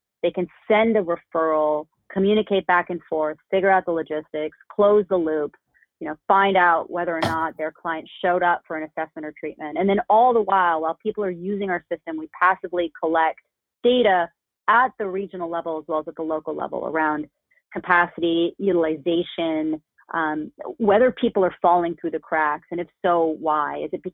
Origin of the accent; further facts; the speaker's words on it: Canada; now in United States; I'm Canadian